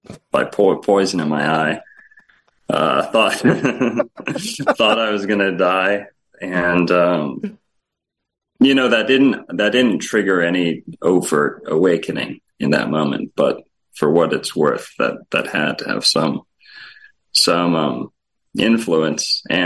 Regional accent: Florida, United States; So, well, I was born in Florida, always grew up here, had a nice Florida history considerably.

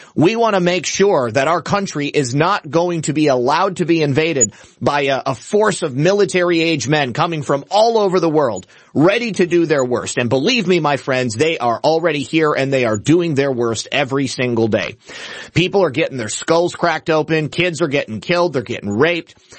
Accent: Florida, United States; primarily here in my home state of Florida

